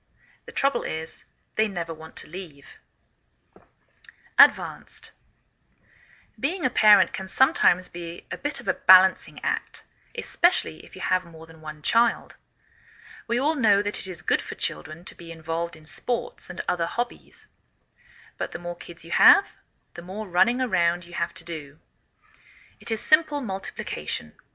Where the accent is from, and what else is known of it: England, United Kingdom; now in United States